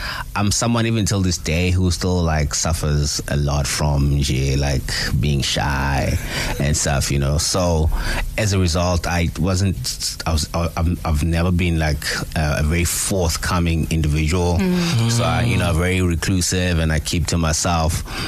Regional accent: Mpumalanga, South Africa; also born or lived in Barra; So I was born in Barra because my mom, you know, was working there. But we are based in Mpumalanga. That's like where home is. So I literally came up from in Mpumalanga.

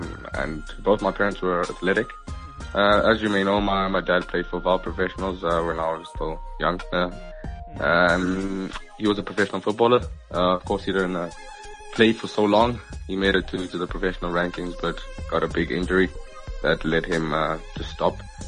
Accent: Alexandra, Gauteng, South Africa; I saw it as a way of out of the township, because I grew up in Alexandra. We didn't have much growing up

